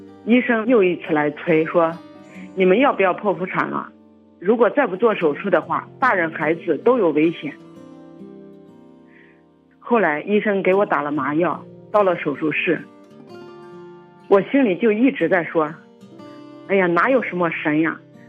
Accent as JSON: {"language": "Chinese", "region": "Anhui", "country": "China", "said": "弟兄姊妹平安，我是安徽的"}